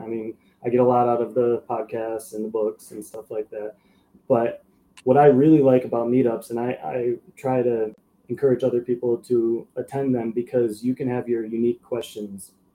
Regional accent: Grand Rapids, Michigan, United States; We planned on coming back to Grand Rapids, my hometown, eventually.

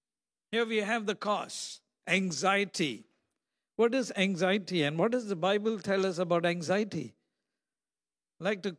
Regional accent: Maryland, United States; Because I'm from Maryland.

